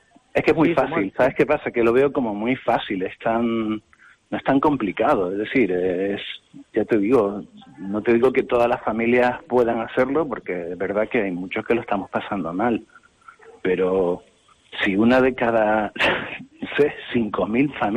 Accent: Canary Islands, Spain; Como ciudadano y como canario

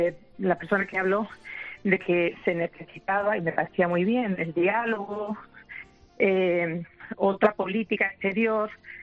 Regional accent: Spain; now in United States; porque como también española

